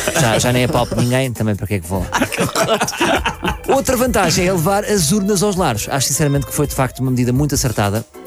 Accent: Lisbon, Portugal; Cada conselho tem uma mesa de voto e eu, como lisboeta, vou no próximo domingo, dia 15, votar à cidade universitária.

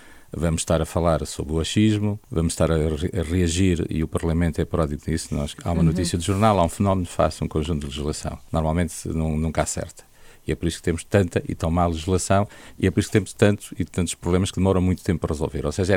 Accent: Angola; now in Portugal; eu vim de Angola como todos os outros vieram, sem nada, cresci com a ajuda dos vizinhos, familiares e do IARN

